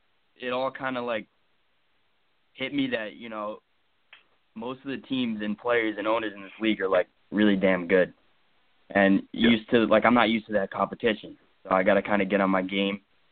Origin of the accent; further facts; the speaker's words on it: New Jersey, United States; So I'm from Jersey, near the shore. I'm 17